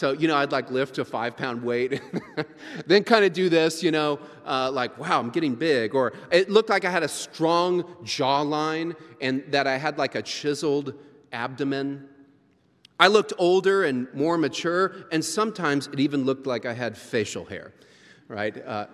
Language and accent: English; Louisville, Kentucky, United States; I grew up in Louisville, and my parents had this basement that I spent most of my time in.